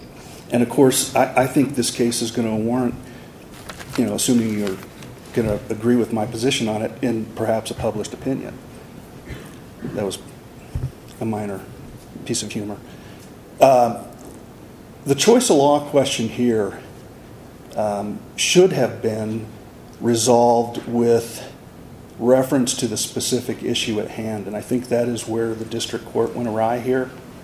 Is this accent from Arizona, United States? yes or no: yes; Arizona, United States; my home state, Arizona, says either party